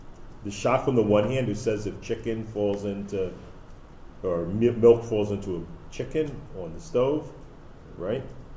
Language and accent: English; Philadelphia, Pennsylvania, United States; I was shocked growing up in Philadelphia to discover that the word 76ers was not actually in the Kriya.